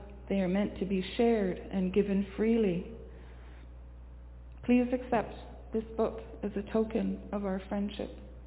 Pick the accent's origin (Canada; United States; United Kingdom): Canada; Old Massett, British Columbia; born there; I was born in Old Bassett on Haida Gwaii, the unceded territory of the Haida Nation.